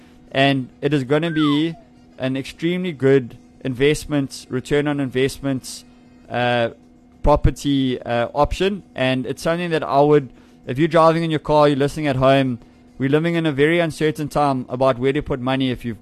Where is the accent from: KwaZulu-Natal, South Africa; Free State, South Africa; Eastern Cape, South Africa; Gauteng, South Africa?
KwaZulu-Natal, South Africa; Ballito; when I say to people, I'm from Ballito